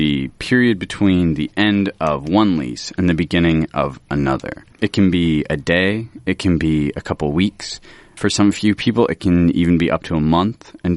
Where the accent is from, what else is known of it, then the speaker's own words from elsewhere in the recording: Iowa City, Iowa, United States; It's going on in Iowa City, and I'm actually from Iowa City myself.